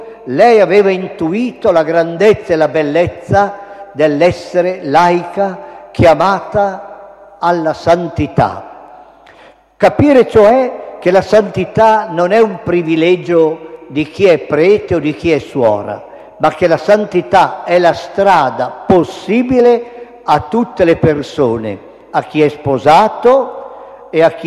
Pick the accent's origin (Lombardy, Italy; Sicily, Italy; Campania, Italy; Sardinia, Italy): Lombardy, Italy; Magenta; quando ero seminarista a Magenta, nel mio paese di origine, dove io ho celebrato la prima messa